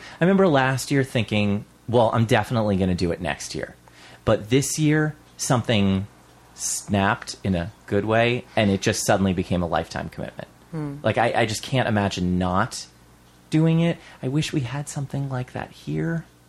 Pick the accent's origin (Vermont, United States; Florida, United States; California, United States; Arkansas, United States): Vermont, United States; I'm like, oh, I'm Vermont. Oh, is that near San Francisco? No, it's actually a state. It is. On the other side of the country.